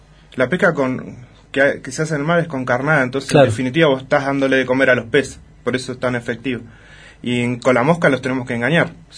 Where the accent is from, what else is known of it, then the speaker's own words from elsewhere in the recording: Rawson, Chubut, Argentina; moved away as an adult; Cuando me vine de Rawson, allá competía, hacía ranking de pesca